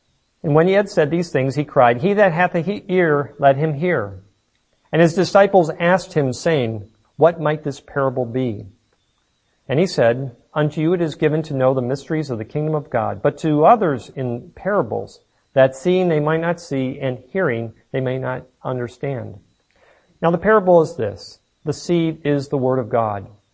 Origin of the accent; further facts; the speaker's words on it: Michigan, United States; And of course, growing up in Michigan, everybody knows in Michigan you got a lot of clay.